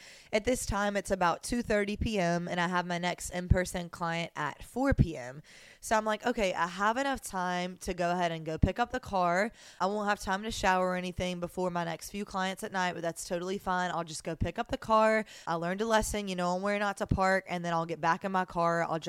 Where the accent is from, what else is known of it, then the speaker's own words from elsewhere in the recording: Mobile, Alabama, United States; now in Miami, United States; I'm a small town girl. I moved from Mobile, Alabama to the big city in hopes of just really to pursue my dreams